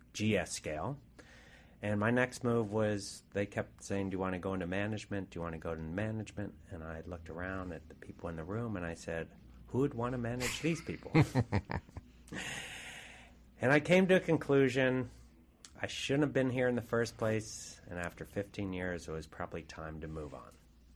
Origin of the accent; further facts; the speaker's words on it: Pittsburgh, Pennsylvania, United States; now in Seattle, United States; I moved here from Pittsburgh, PA, in 1983 when Seattle was a nice, livable, fun city, small town.